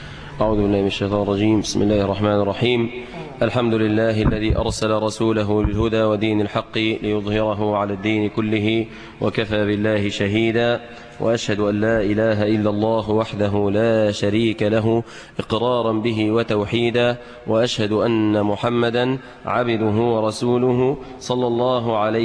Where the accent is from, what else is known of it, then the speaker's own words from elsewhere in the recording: Egypt; في بلادنا مصر الإسلامية،